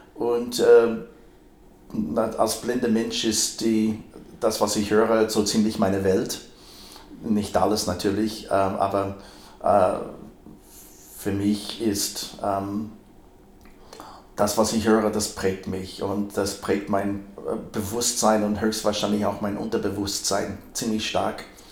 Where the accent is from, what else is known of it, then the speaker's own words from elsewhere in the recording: United States; German is a second language; moved away as an adult; bin gebürtiger Amerikaner, bin mit 19 nach Europa gekommen, das erste Mal, und ich bin jetzt seit ein paar Tagen 64.